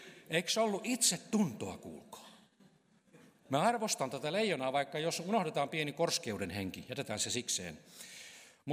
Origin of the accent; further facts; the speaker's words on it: Raahe, North Ostrobothnia, Finland; itse olen lähtöisin taikka syntyisin Pohjois-Pohjanmaalta Raahesta ja lestadiolaista sukua isän puolelta, jotakin uudempia esikoislestadiolaisia.